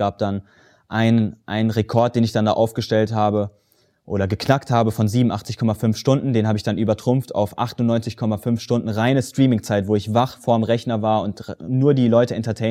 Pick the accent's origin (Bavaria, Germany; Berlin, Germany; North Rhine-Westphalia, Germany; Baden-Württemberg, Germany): North Rhine-Westphalia, Germany; Hagen; Und bin nach Hagen dann, wo ich aufgewachsen bin